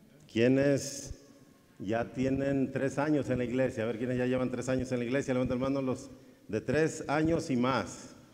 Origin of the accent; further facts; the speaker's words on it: Cuajinicuilapa, Guerrero, Mexico; Venimos de Cuajinicuilapa, Guerrero. Reciban salud de la iglesia allá cristiana bautista de Cuaji.